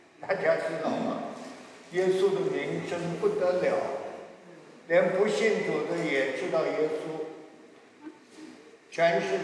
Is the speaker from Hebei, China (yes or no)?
yes; Tangshan, Hebei, China; 我家乡在唐山，我家乡离唐山15里路。我那个地方叫韦庄子，韦庄子隔壁2里路有一个庄子叫边个寨